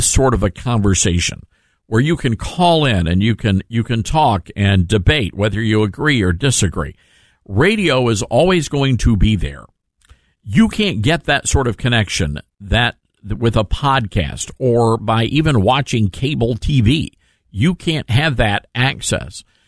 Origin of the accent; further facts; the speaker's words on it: Tennessee, United States; Well, I'm from Tennessee, so you know I got a Memphis dry rub thing going on here, Wayne.